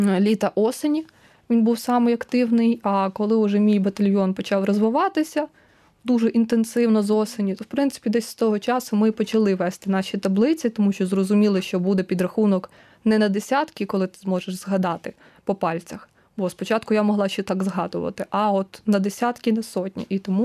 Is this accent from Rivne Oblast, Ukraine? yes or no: yes; Rivne, Rivne Oblast, Ukraine; я з Західної України, у нас там дуже популяризоване УНСО. І от старі унсовці вже дуже давно говорили, що в нас буде війна з Росією, тому вони були найперші готові. І в нашому місті Рівне.